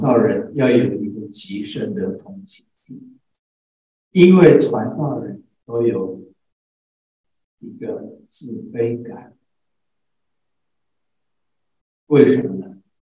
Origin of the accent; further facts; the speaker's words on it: Taiwan; first language Taiwanese Hokkien; Chinese is a second language; 我的母语是台语，所以普通话不太流利。